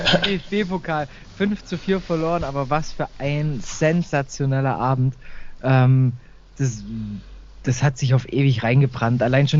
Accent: Baden-Württemberg, Germany; born or raised there

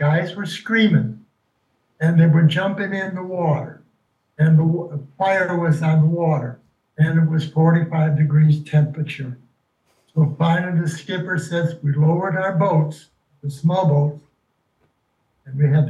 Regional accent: Chicago, Illinois, United States; born there; now in Flat Rock, United States; I live in Flat Rock. Okay, I've never heard of that. Yes, no, it is. It's very small. But I was born in Chicago.

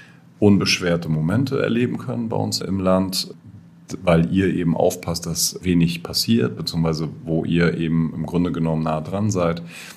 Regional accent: Schwerin, Mecklenburg-Vorpommern, Germany; now in Rostock, Germany; Ich bin ein gebürtiger Schweriner, bin am, ich sag mal, 5 Minuten mit dem Fahrrad vom Zippendorf Strand entfernt groß geworden. Meine Eltern wohnen jetzt in Pinno, da ist auch immer Wasser in meiner Nähe gewesen. Wohne jetzt seit über 30 Jahren in Rostock.

